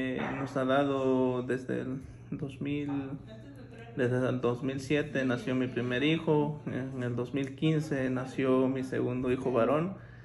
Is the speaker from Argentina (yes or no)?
no; southern Mexico, Mexico; now in United States; Soy de México, del sur de México. Yo vine a Estados Unidos en el año 2002 por venir a trabajar aquí en Estados Unidos